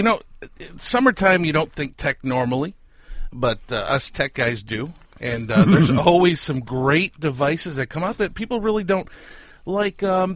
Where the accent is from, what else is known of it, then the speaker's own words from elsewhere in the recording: Michigan, United States; Being that we are from Michigan and surrounded by water, and there's a lot of water sports here, boating.